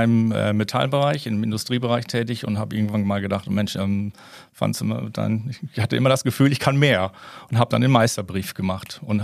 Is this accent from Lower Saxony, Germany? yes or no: yes; Schöningsdorf, Lower Saxony, Germany; Ja, ich bin Junge von Dörp, komme von Schöningsdörp.